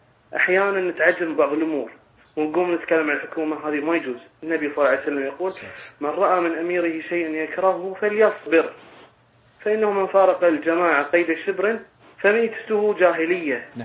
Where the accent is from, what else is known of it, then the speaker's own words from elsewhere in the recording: Bahrain; فلازم يعني الرافضة اللي عندنا في البحرين